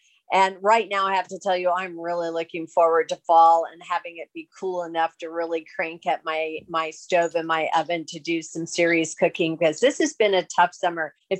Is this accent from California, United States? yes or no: yes; California, United States; I grew up near Disneyland.